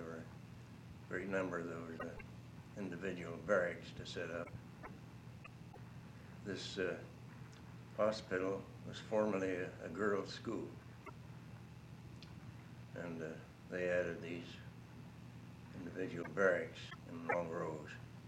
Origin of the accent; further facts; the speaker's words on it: Jefferson Township, Pennsylvania, United States; Well, I was born in Jefferson Township, Mercer County, Pennsylvania. I was raised on a farm where I started high school, and I went to high school in Newcastle, Pennsylvania.